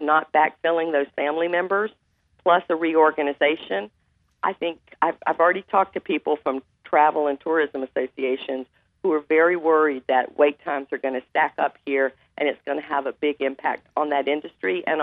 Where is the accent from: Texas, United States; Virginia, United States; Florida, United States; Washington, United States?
Florida, United States; accent: southern; But as you can probably hear from my southern accent, I actually hail from the South. I'm from Florida.